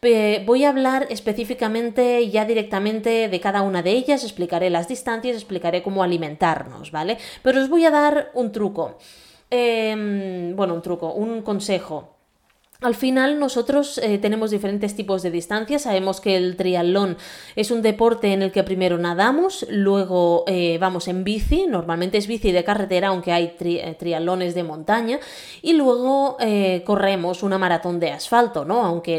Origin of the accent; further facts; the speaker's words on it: Calafell, Catalonia, Spain; Calafell, mi pueblo natal.